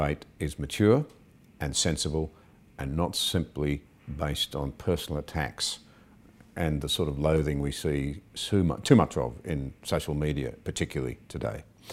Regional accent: Australia; I'd have to say, as an Australian, I think regardless of your worldview and your beliefs, this is a far more important debate than is being generally recognised.

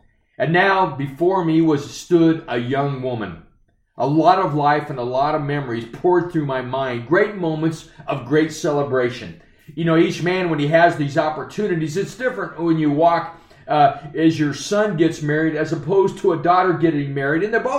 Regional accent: Oskaloosa, Iowa, United States; like walking from in my hometown in Oskaloosa, Iowa, to the south side of Ottumwa, Iowa.

